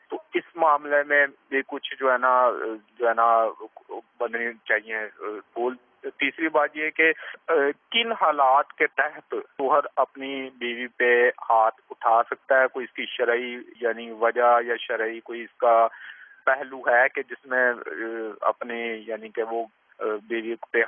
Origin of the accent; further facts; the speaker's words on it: Lahore, Punjab, Pakistan; میرا لاہور سے تعلق ہے.